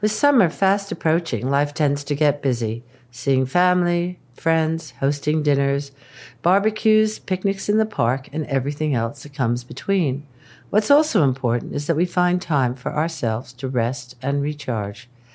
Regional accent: United States; you know, I'm American

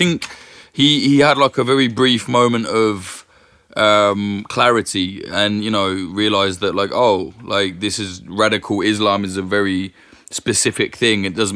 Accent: United Kingdom; As a Brit

